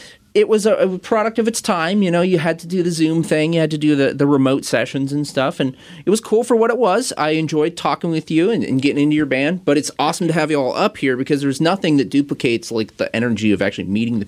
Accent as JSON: {"language": "English", "town": "Kent", "region": "Washington", "country": "United States", "said": "I'm from Kent, so"}